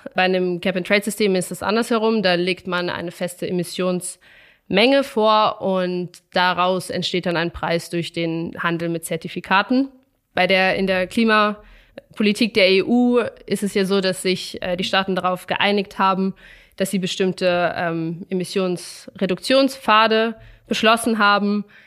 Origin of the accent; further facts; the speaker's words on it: Germany; moved away as an adult; now in Vienna, Austria; Ich bin ursprünglich aus Deutschland. Und Wien hat mich so gut gefallen und auch die Arbeit bei der AEA, dass ich hier geblieben bin.